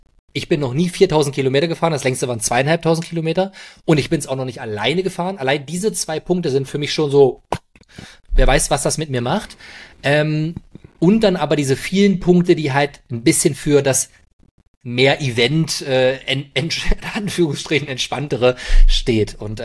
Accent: Magdeburg, Saxony-Anhalt, Germany; Ich komme ja aus Magdeburg, ich lebe hier. Von daher habe ich da auch eine große Heimatverbundenheit

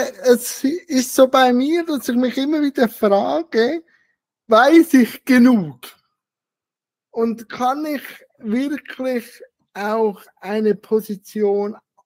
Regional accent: Switzerland; Also bei uns in der Schweiz

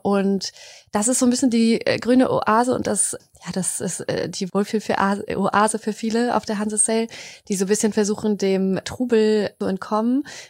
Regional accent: Mecklenburg-Vorpommern, Germany; Seit Sommer 24 jetzt schon und bin dafür wieder in die Heimat zurückgezogen. Ich bin hier in Mecklenburg aufgewachsen und freue mich wieder hier zu sein.

